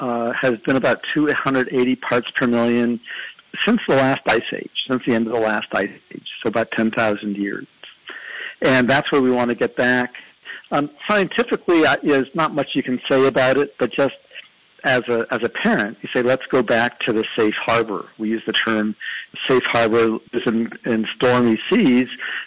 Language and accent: English; East Coast, United States; And I grew up on the East Coast, and when I learned to drive